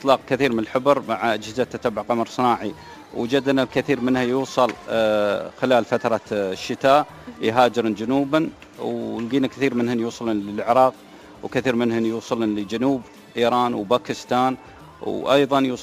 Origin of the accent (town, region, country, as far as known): United Arab Emirates